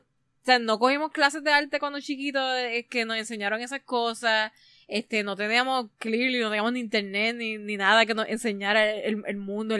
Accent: Puerto Rico; Yo no sé, bueno, yo soy puertorriqueña, yo le digo calquear, pero calquear.

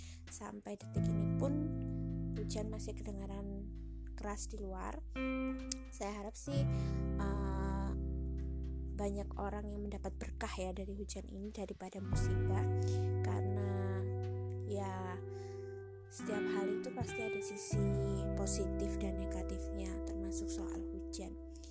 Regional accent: Pekalongan, Central Java, Indonesia; terus di kampung halaman saya di Pekalongan

